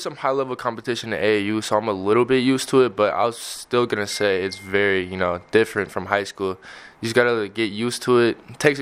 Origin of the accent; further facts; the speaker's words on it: St. Paul, Minnesota, United States; Well, I'm from St. Paul, Minnesota, and I'm here because I love the game